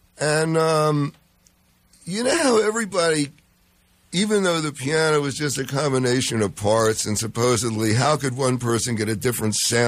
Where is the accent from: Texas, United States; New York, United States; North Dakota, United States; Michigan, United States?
New York, United States; I'm a New Yorker. I used to drive out to Montauk twice on a weekend to play.